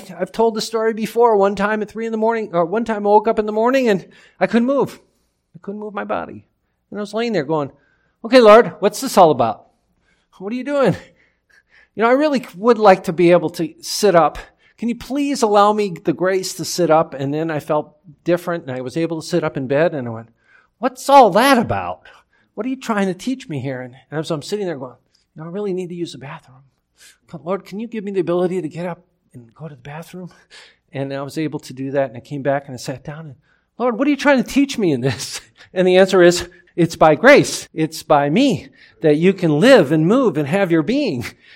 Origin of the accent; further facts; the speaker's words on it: Michigan, United States; I was traveling from Michigan, where I grew up, to California